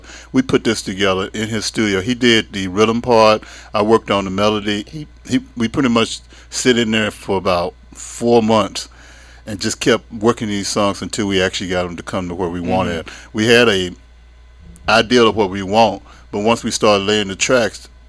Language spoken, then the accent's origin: English; Florence, Alabama, United States; Well, I'm from Florence because I went to Burl Slater for my high school, W.C. Handy for my elementary school.